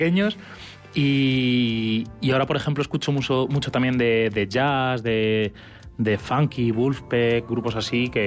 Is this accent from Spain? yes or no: yes; Ávila, Castile and León, Spain; yo soy de Ávila y lo veo